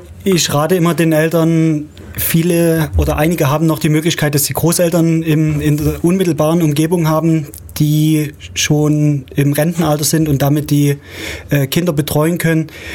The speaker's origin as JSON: {"language": "German", "town": "Chemnitz", "region": "Saxony", "country": "Germany", "tie": "born there", "lives_now": "Ulm, Germany", "said": "Also wie man es vielleicht hört, ich komme gebürtig aus Chemnitz, bin jetzt seit September 2010 hier in Ulm."}